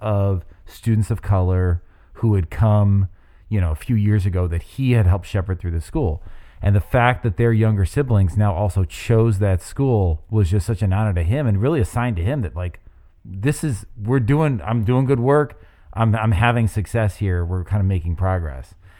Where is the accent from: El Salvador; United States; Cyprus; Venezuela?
United States; Seven Hills, Ohio; the Cleveland, the South Side of Cleveland. I grew up in Seven Hills.